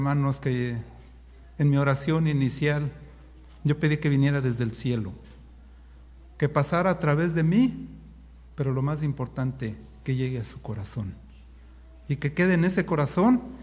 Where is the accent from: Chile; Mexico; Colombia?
Mexico; Mexico City; born there; yo nací en la Ciudad de México, un lugar alto